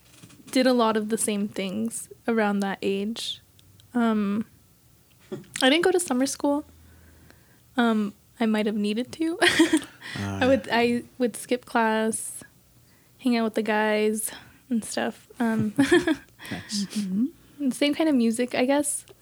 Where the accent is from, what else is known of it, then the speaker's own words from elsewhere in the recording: El Paso, Texas, United States; It was just kind of I was able to see myself kind of growing up in El Paso, kind of doing the same things that she was doing.